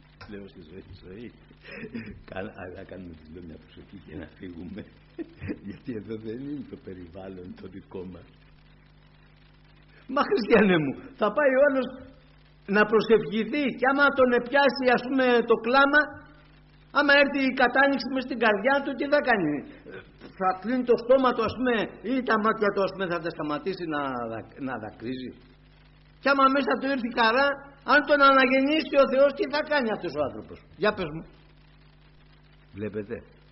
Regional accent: Greece; now in Hong Kong; Λέει, από πού είστε? Λέω, είμαστε, λέω, από την Ελλάδα.

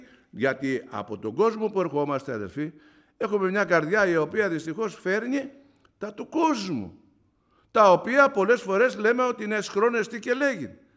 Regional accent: Thessaly, Greece; Διότι είναι σε ένα νησί στην πατρίδα μου, είναι στις Βόρειες Σποράδες.

